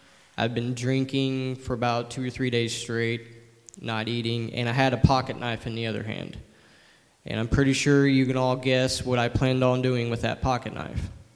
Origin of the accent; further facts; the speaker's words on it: DuQuoin, Illinois, United States; I was born and raised in DuQuoin, Illinois, and I'm 28 years old.